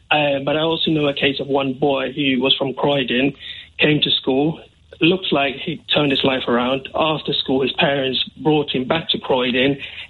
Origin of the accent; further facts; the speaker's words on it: Ghana; I was born and raised in Ghana, and I went to boarding school in Ghana as well.